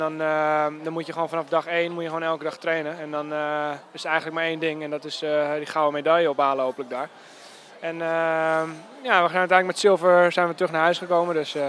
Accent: Amsterdam, North Holland, Netherlands; Ik ben 23 jaar … Ik kom uit Amsterdam, speel bij Amsterdam.

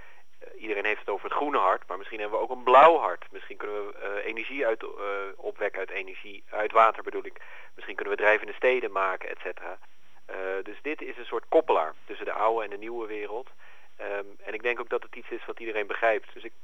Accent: Netherlands; now in Japan; we als Nederlander vrij nuchter zijn.

